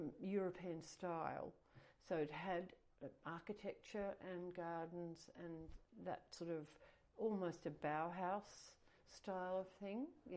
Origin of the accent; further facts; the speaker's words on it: Ulverstone, Tasmania, Australia; born there; I was born in Ulverston on the northwest coast. My mother was Tasmanian and my father was from Latvia, and he had come to Australia before the Second World War